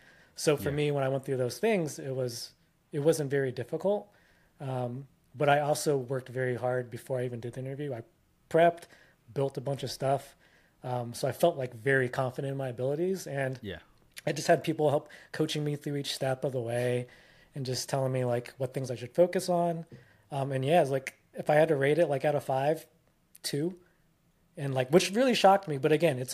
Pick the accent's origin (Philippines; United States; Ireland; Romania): Philippines; Like growing up, like my parents, obviously I'm Filipino.